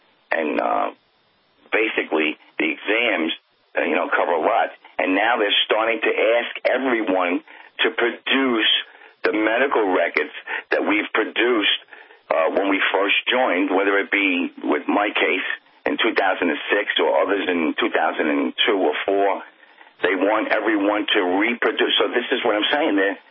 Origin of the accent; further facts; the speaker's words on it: United States; listen, I'm an American, and I believe in protecting this country.